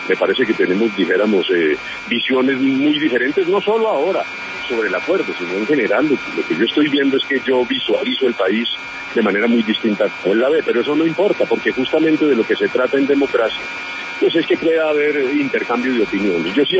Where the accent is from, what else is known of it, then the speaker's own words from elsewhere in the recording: Colombia; somos colombianos, esta es una nación